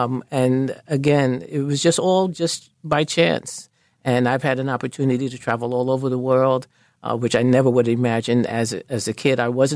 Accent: Harlem, New York, United States; moved away as an adult; I grew up in Harlem, had no intention of ever leaving New York, came here to go to graduate school at Temple, and they needed someone to teach the fencing classes.

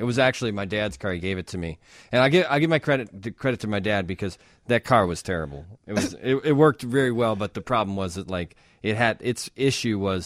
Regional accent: Wonder Lake, Illinois, United States; I grew up in the Chicago suburbs here in Wonder Lake

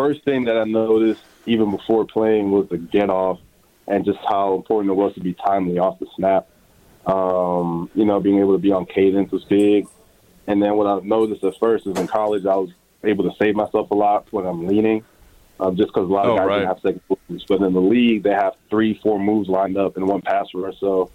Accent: Germany; also born or lived in Newport News, United States; When I was born in Virginia, Newport News. But we moved straight back after I was born, so I grew up over there. Just normal in a normal apartment in a German neighborhood

